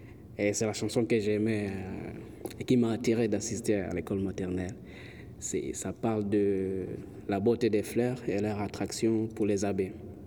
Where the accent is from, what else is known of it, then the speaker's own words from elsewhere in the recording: Tanzania; je viens de Tanzanie.